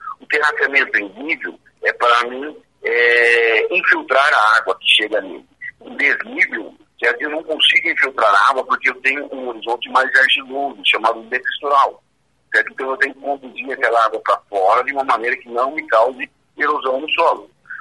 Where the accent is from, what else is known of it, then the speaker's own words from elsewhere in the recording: Chapadão do Sul, Mato Grosso do Sul, Brazil; eu sou aqui de Chapadão do Sul.